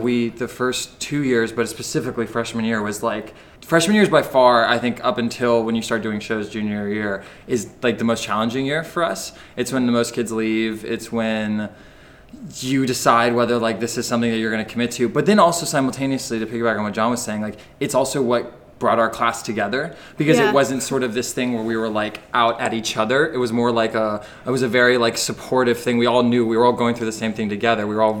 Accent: Jacksonville Beach, Florida, United States; I am from Jacksonville Beach, Florida, which is about 18 hours south of here.

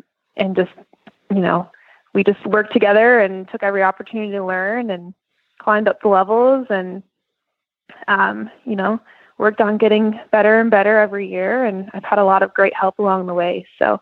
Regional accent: Colorado, United States; So I'm from Colorado. My mom has a training facility there.

